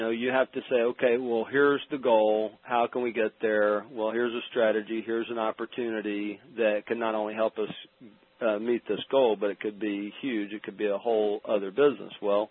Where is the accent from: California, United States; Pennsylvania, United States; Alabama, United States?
Alabama, United States; Now, maybe it's harder for me because I'm from Alabama and I've been conditioned a certain way